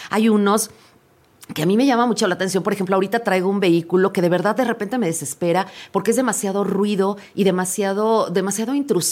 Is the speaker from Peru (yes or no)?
no; Mexico; como mexicanos comprometidos con halagar a la gente que viene a vernos